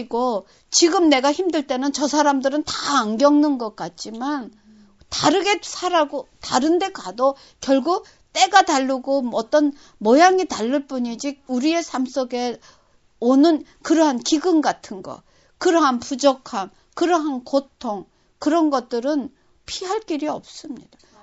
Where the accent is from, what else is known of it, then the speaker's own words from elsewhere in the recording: South Korea; 내가 한국 사람이라는 위치에서 살기 때문에